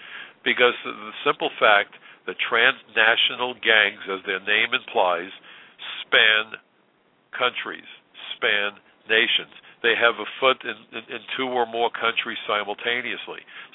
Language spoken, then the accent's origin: English; New York, United States; I'm a New Yorker, and I love the diversity that we have, especially in New York.